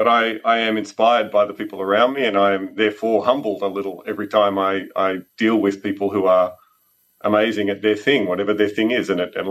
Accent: Australia; I come from Australia. Australia is a very large country, far from a lot of places.

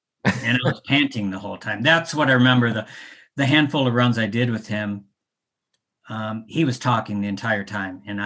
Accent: Michigan, United States; I'm not a heat person. I'm from Michigan.

